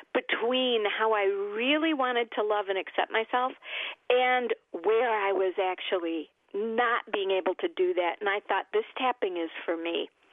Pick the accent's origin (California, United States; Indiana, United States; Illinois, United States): Illinois, United States; Oak Park; Well, I am from Oak Park, Illinois, a wonderful town, intellectual, lots and lots of opportunities to act and to sing